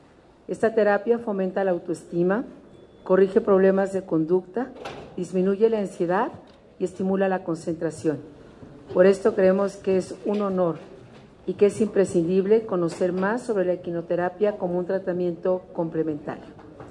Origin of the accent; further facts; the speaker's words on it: Mexico; como muchos mexicanos